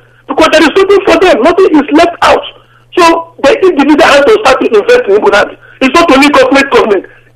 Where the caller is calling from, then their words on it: Valencia, Valencian Community, Spain; I'm calling from Valencia, Spain.